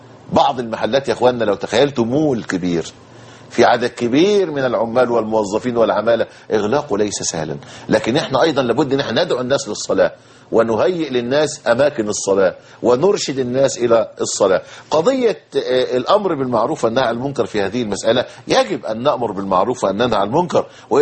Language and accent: Arabic; Egypt; لكن يحصل إيه، ودي بتحصل عندنا في مصر،